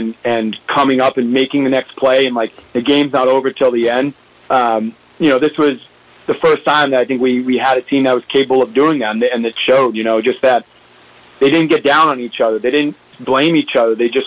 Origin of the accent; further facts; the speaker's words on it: New England, United States; I think, you know, from as a fan growing up in New England, I think, you know, the Patriots kind of give you a lot of those games.